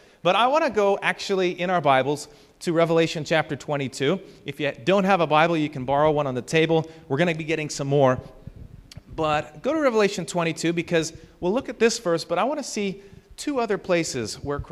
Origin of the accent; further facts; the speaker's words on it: Washington, United States; I grew up in Washington State.